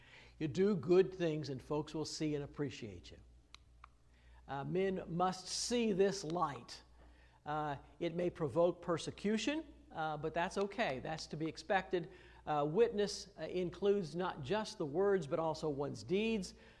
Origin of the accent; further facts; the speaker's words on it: Illinois, United States; Unfortunately, growing up in Illinois, we sing our songs differently than you folks down here sometimes sing them.